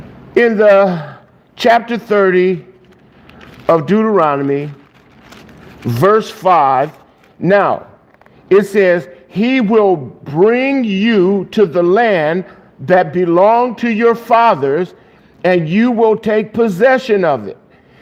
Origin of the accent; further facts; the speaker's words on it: Los Angeles, California, United States; I mean, I grew up in South Central